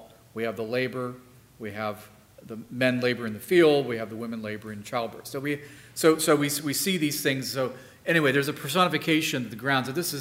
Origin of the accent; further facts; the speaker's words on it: Indiana, United States; I said corn because I'm from Indiana.